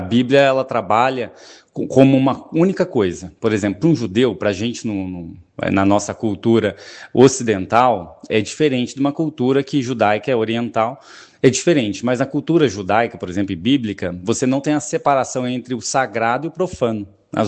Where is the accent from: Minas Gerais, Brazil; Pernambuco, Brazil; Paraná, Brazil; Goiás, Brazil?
Paraná, Brazil; Santo Antônio da Platina; Inclusive, eu sou daqui, de próximo daqui, sou de Santo Antônio da Platina, natural de lá, né?